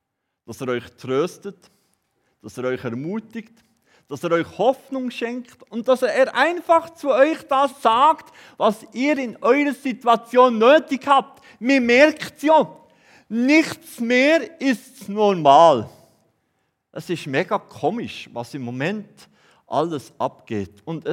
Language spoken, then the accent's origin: German; Bern, Switzerland; Und ich habe mich richtig privilegiert gefühlt, so als Berner